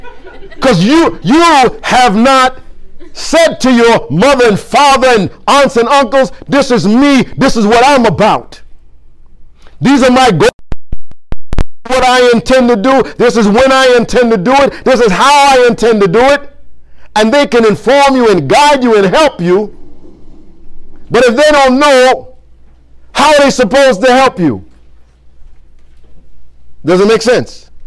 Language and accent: English; Fez, Fès-Meknès, Morocco; now in United States; not like back in Fez. You don't tell your parents, you growing up in Fez, this is what I'm going